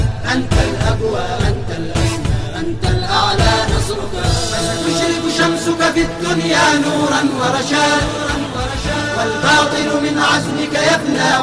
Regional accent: Yemen

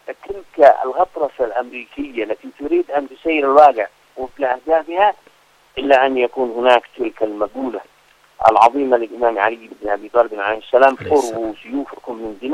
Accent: Yemen; نحن كشعب يمني

